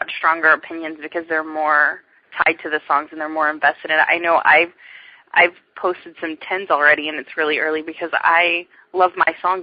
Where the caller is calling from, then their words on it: Tulsa, Oklahoma, United States; I'm calling in from Tulsa tonight.